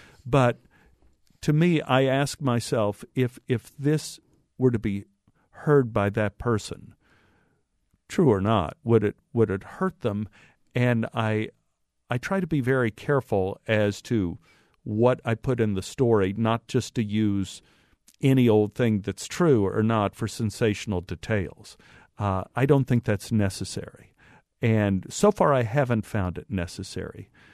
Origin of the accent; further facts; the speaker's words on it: Texas, United States; For some reason, because of my accent and my Texas upbringing, I tend to shoot in the South